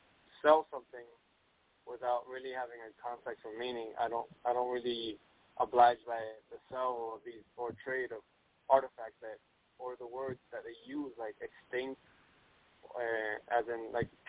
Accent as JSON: {"language": "English", "town": "Arecibo", "country": "Puerto Rico", "tie": "born or raised there", "said": "Oh, well, I'm from Puerto Rico. I was born and raised in Arecibo."}